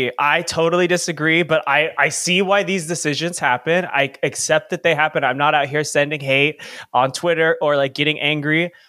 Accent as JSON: {"language": "English", "town": "San Diego", "region": "California", "country": "United States", "said": "from San Diego."}